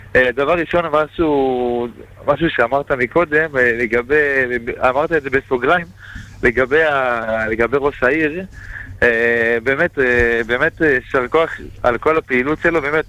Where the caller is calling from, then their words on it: Bnei Brak, Tel Aviv District, Israel; תודה, מבני ברק.